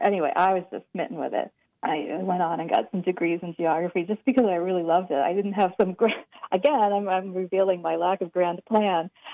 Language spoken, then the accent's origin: English; Pennsylvania, United States; I'm from Pennsylvania originally, rural Pennsylvania. And we didn't travel really at all.